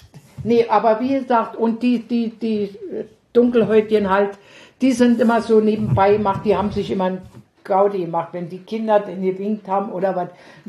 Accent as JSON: {"language": "German", "region": "Berlin", "country": "Germany", "tie": "born or raised there", "said": "Kaiserdamm bei uns in Charlottenburg."}